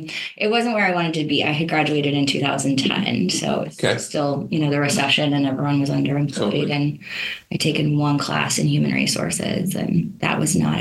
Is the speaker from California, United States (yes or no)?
yes; Agoura Hills, California, United States; also born or lived in Burbank; I grew up in the greater Los Angeles area.